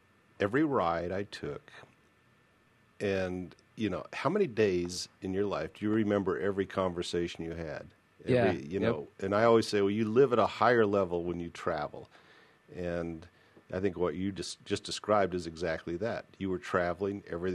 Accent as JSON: {"language": "English", "region": "Mountain West", "country": "United States", "tie": "born or raised there", "also_born_or_lived": "Midwest", "said": "Because I grew up in the Mountain West, and my father dragged me back to the Midwest"}